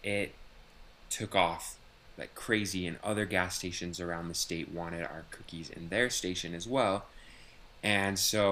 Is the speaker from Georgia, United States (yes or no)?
no; Utah, United States; we're from Utah.